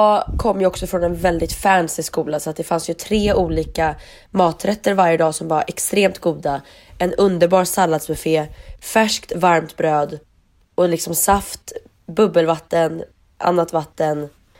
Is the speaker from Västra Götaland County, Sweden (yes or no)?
yes; Gothenburg, Västra Götaland County, Sweden; accent: Gothenburg; jag överdriver ju min göteborgska såklart.